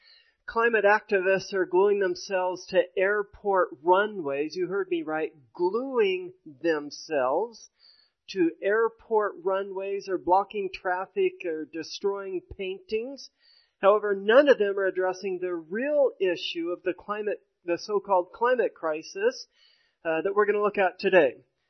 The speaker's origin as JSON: {"language": "English", "town": "Lakewood", "region": "Colorado", "country": "United States", "tie": "born or raised there", "said": "We were born and raised Roman Catholic. I'm child number 10 of 11. We were raised in Lakewood, Colorado."}